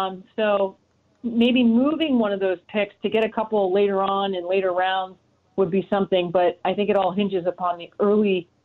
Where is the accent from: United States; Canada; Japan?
Canada; First of all, I was obsessed growing up in Canada with the Chicago Bulls. I mean, when they won six titles, I was – if they lost the game during the regular season, as a young girl in Canada, I would cry.